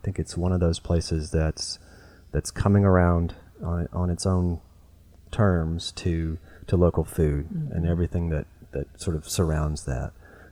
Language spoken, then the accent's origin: English; Jonesville, Virginia, United States; I'm from Jonesville over in Lee County.